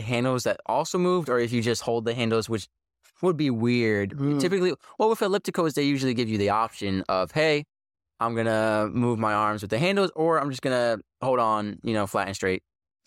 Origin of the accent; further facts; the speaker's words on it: Norfolk, Virginia, United States; I was driving from New Jersey back home to my Norfolk, the greatest home, no place like home, Norfolk.